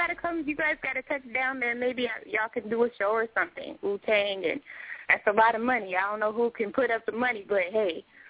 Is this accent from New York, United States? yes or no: no; Killeen, Texas, United States; also born or lived in Ohio; Yeah, that's where I was raised. Ohio made, Killeen, Texas raised.